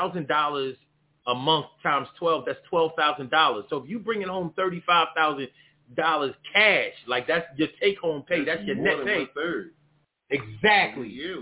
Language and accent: English; Philadelphia, Pennsylvania, United States; So, and growing up in Philly, you're not used to high rent.